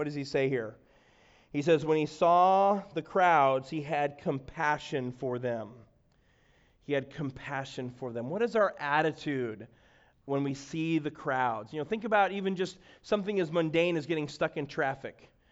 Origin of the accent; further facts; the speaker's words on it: Chicago, Illinois, United States; I'm a city boy. I'm from Chicago.